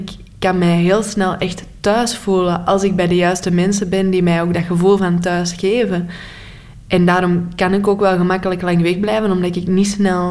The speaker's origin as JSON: {"language": "Dutch", "region": "Antwerp", "country": "Belgium", "said": "Maar echt Antwerps kan ik niet. Dus iedereen zal meteen horen dat ik van Antwerpen ben in België. Maar echt Antwerps dialect kan ik niet."}